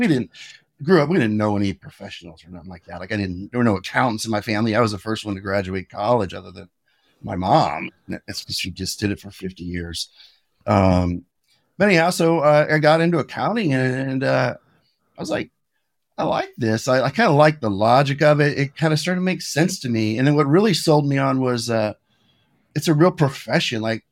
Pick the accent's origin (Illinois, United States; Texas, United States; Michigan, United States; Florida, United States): Texas, United States; Houston; also born or lived in St. Louis; I was born in St. Louis. We moved to Houston, Texas when I was pretty young.